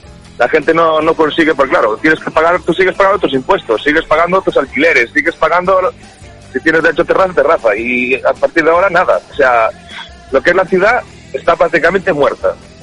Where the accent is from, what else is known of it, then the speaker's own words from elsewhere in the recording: Galicia, Spain; yo soy del Ribeiro, pertenezco al vino Ribeiro